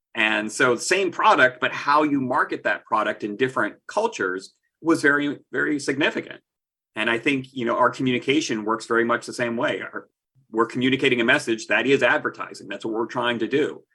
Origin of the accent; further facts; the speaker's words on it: the South, United States; I came from the South where we had lots of pig farmer entrepreneurs